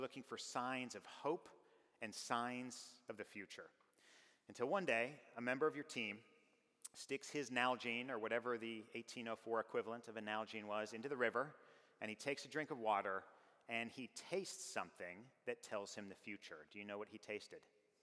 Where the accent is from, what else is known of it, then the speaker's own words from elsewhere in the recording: the West, United States; because I'm from the Wild West.